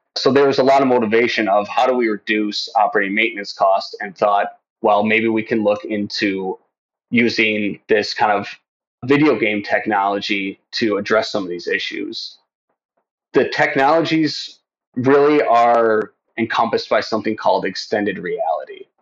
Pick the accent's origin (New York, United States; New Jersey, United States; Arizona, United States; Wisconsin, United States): Wisconsin, United States; Racine; now in Chicago, United States; I was born and raised in Racine, Wisconsin, so I'm a stereotypical Wisconsinite, you know, brats, Packers, cheese.